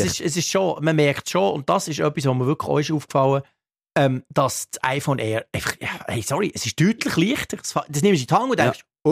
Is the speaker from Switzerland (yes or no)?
yes; Bern, Switzerland; Das fällt mir als Berner immer wieder auf.